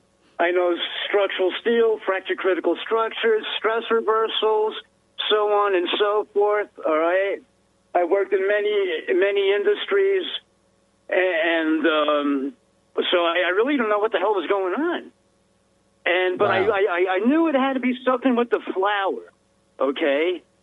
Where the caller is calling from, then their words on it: Billings, Montana, United States; I'm in Billings, Montana there, Butch.